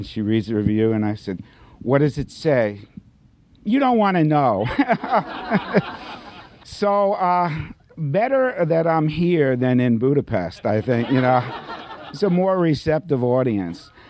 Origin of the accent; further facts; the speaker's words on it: New York, United States; I'm from New York. You couldn't tell, could you? I didn't have that laid-back California look, right, you know?